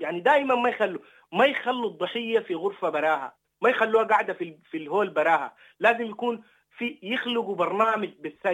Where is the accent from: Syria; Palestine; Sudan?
Sudan